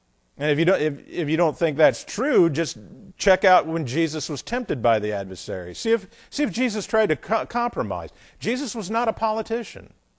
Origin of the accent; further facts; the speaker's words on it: United States; I grew up, you know, I grew up in America, and I watch a lot of John Wayne movies